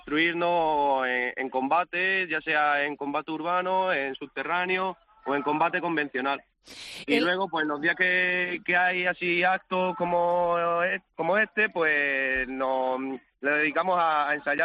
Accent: Almería, Andalusia, Spain; como en el caso de nosotros que somos de Almería

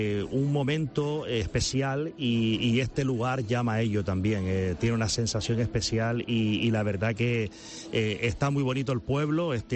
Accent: Teror, Canary Islands, Spain; Hombre, nacido y criado en Teror, como bien dices

